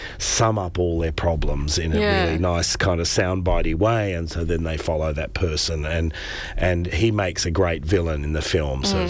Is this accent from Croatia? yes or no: no; Sydney, New South Wales, Australia; I'm from Sydney